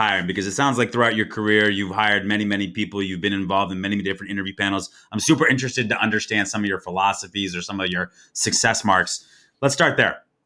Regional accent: West Coast, United States; now in Florida, United States; So when I grew up in the West Coast of the United States, I had a snowboard. I was snowboarding. During the winter, I'd go pretty religiously. I moved to Florida

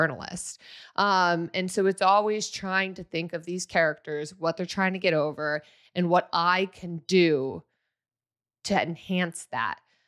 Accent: Chicago, Illinois, United States; I did not grow up in New England. I grew up in Chicago.

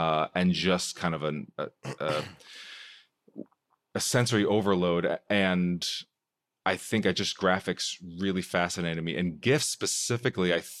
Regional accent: New York City, New York, United States; I grew up in New York, and it was kind of like exiting the battle days. And I remember I would like take a cab from Penn Station to my house, like to like Upper West Side

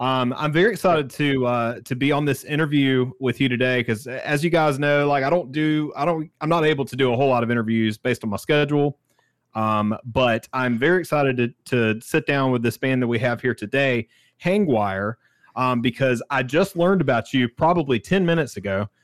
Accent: South Carolina, United States; accent: Southern country; Here's the thing, we're from South Carolina. We are the most, more so me than James, the thickest like Southern country accents that you can imagine. And I have like I sound like a hick.

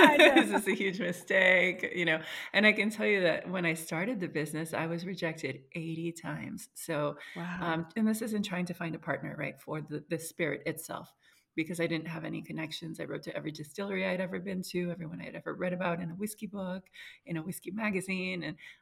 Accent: Miami, Florida, United States; So I'm Cuban. My mom and dad are, you know, immigrants from Cuba. So I grew up in Miami, like most Cuban people do.

